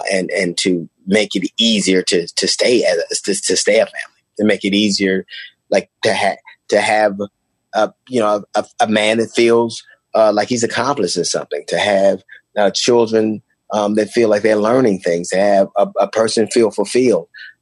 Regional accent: Los Angeles, California, United States; and I had two sisters and a brother, and we grew up on 135th in Avalon.

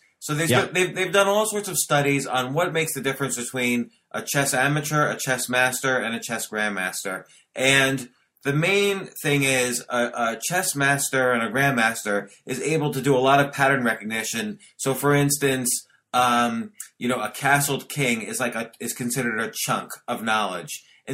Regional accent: New York, United States; Oh, man, I grew up in Washington Square Park.

